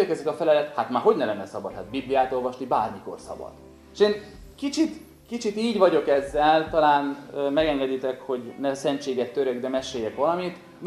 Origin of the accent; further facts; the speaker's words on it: Borsod-Abaúj-Zemplén, Hungary; én Abaújból jöttem, ott nagyon sok lelkésznek van a mosdóba egy biblia.